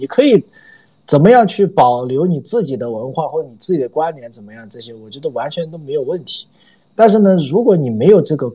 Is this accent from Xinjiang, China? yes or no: no; Chengdu, Sichuan, China; 因为大家都知道我来自成都，对吧，我们那说方言，对吧，但是你也要说好普通话